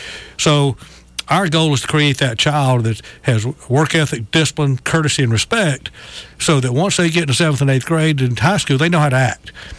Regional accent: Mobile, Alabama, United States; Mobile. But my parents had a place in Bear Point in Orange Beach since the 60s. So I call it dual citizenship.

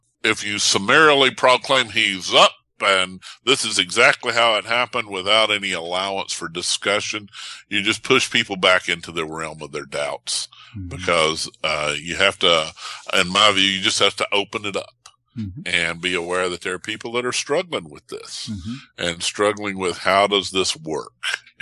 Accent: the South, United States; accent: Southern; I am going to say that the fellowship time will be taken up with David translating my Southern accent to his friends in Seattle.

